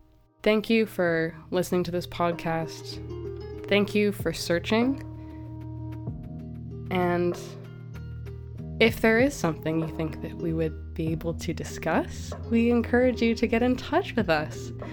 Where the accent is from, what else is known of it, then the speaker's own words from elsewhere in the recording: Canada; accent: Canadian; maybe because you can't stand my dopey Canadian accent